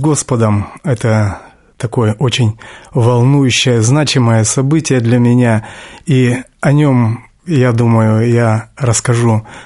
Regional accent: Khakassia, Russia; Сам я из Сибири, есть такой район, республика Хакасия. И вот в Черногорском детдоме-интернате я воспитывался, вырос.

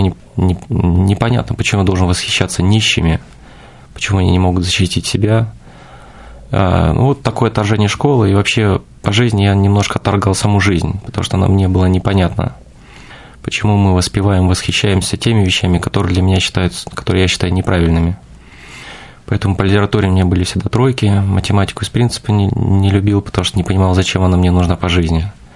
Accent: Komsomolsk-on-Amur, Khabarovsk Krai, Russia; born there; Родился в Комсомольске-на-Амуре, город закрытый, где делают подводные лодки, самолеты. Отец мой сварщик, а мама моя умерла от рака и воспитывался другой мамой.

